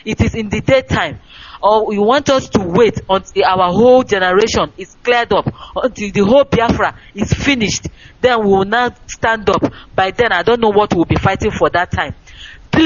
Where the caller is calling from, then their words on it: Italy; I'm calling from Italy.